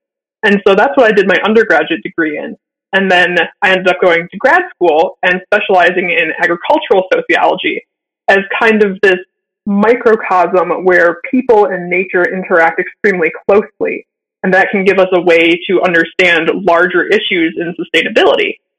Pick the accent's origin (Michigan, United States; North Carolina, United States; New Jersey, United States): Michigan, United States; Yeah, so I grew up in Michigan